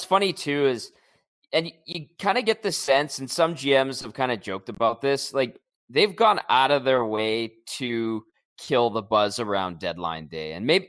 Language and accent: English; Edmonton, Alberta, Canada; I'm from Edmonton